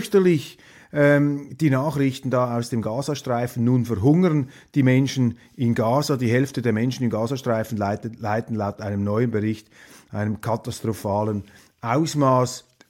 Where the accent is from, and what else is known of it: Switzerland